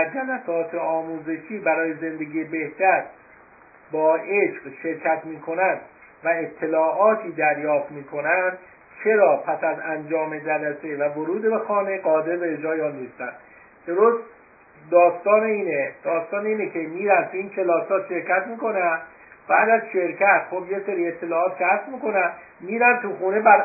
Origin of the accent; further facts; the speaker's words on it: Iran; مثلا ما که ایرانی هستیم